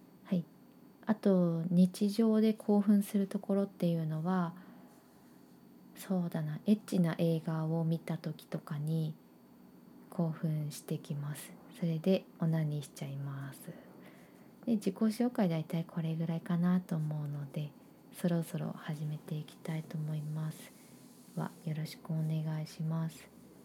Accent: Fukuoka, Japan; 出身地は、福岡県です。

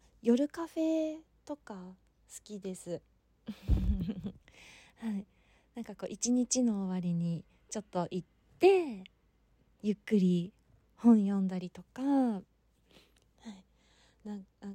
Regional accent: Kansai, Japan; 出身は関西の方です。幅広いですよね。

